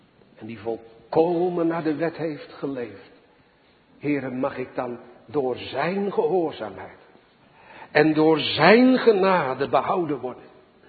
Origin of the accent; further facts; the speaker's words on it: Sliedrecht, South Holland, Netherlands; born there; Zoals die twee mannen uit mijn geboorteplaats, het Baggerdorp Sliedrecht